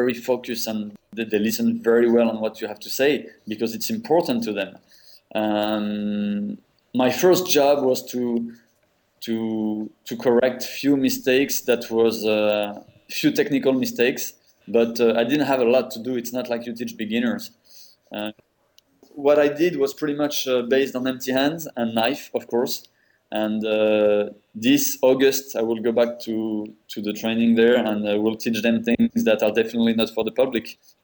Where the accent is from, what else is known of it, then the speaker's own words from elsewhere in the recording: Paris, Île-de-France, France; born there; English is a second language; For me as a foreigner, I'm French. I was born in Paris.